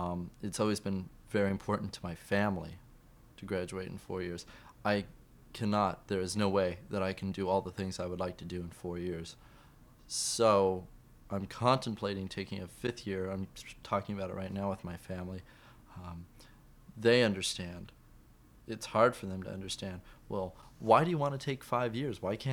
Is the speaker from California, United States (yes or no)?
yes; Bakersfield, California, United States; I'm from Bakersfield. That's where I came from Bakersfield originally